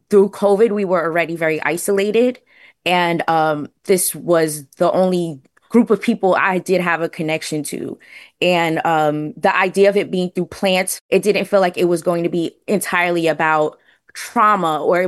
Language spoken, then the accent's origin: English; Brooklyn, New York, United States; born or raised there